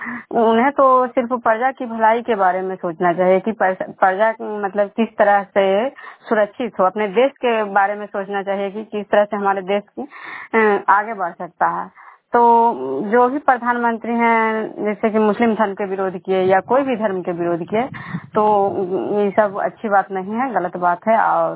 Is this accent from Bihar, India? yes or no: yes; Khajra, Bihar, India